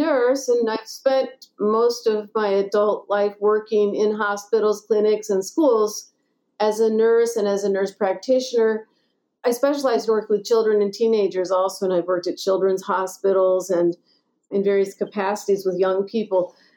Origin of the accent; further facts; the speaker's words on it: Des Moines, Iowa, United States; the civil rights movement had such a big influence on our lives growing up in Des Moines, Iowa.